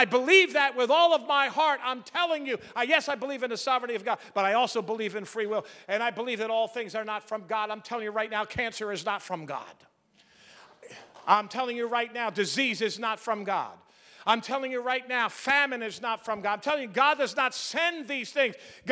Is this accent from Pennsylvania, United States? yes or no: yes; Philadelphia, Pennsylvania, United States; I grew up in South Philadelphia.